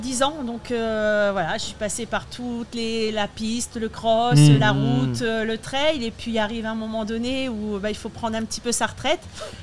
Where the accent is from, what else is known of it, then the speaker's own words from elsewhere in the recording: Lille, Hauts-de-France, France; Pas du tout, je viens de Lille, dans le Nord.